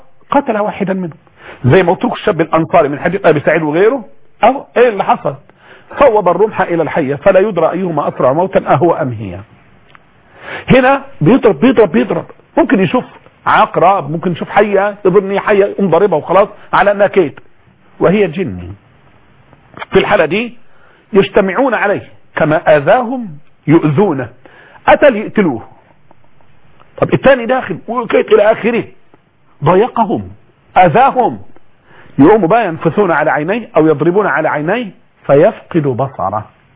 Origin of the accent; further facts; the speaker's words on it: Egypt; اما عندنا في مصر اماكن رمليه واماكن يابسه واماكن صخريه